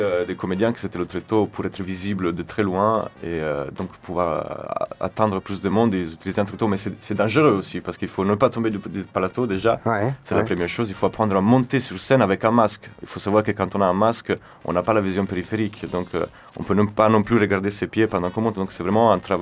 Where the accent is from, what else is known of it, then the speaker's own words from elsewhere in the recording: Italy; French is a second language; now in France; je suis originaire d'Italie.